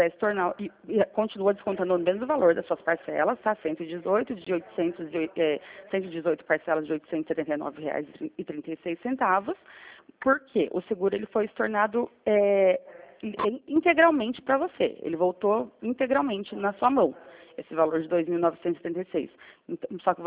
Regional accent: São Roque, São Paulo, Brazil; eu sou de São Roque

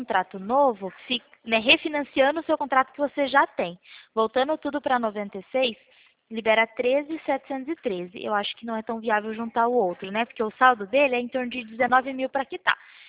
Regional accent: Pirassununga, São Paulo, Brazil; sou de Pirassununga, interior de São Paulo.

